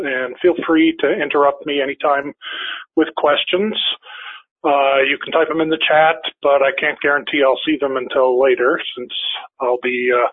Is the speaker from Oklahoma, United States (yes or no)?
no; Neenah, Wisconsin, United States; the northern lights were seen all the way down into Illinois, but they were basically filling the sky in my hometown of Neenah.